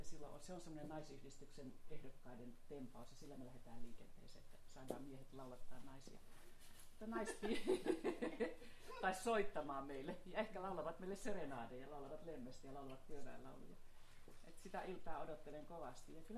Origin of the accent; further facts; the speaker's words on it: Kajaani, Kainuu, Finland; born there; now in Helsinki, Finland; Mä oon tullut Kajaanista joskus aikoinaan tänne. Ei siellä ollut mun syntymäseudulla kirjastoja silloin, kun mä oon syntynyt